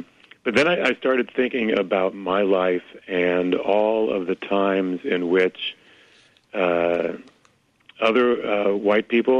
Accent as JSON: {"language": "English", "region": "Indiana", "country": "United States", "tie": "born or raised there", "said": "I grew up in Indiana."}